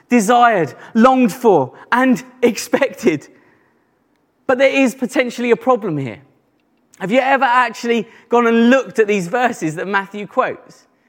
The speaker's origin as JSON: {"language": "English", "region": "East of England", "country": "United Kingdom", "said": "somebody from Essex, I understand the pain of this. You know, even to the point where I used to say, \"Oh, I'm from London,\" rather than from Essex, until my wife used to rat me out."}